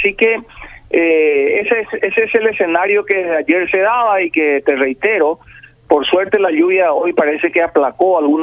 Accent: Paraguay; nos golpea a todos como paraguayos

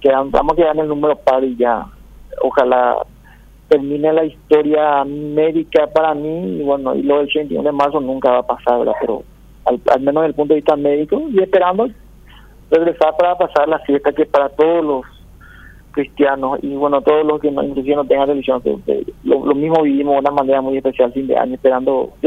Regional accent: Paraguay; y como yo, paraguayo.

